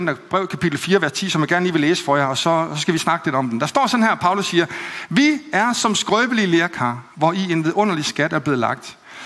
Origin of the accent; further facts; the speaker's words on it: Jutland, Denmark; Jeg er selv jyde.